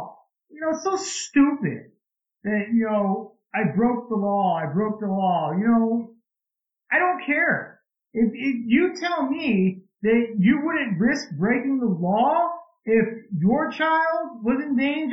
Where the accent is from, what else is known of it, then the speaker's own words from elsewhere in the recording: Iowa, United States; Here in Iowa, I mean, obviously, you know, I'm from Iowa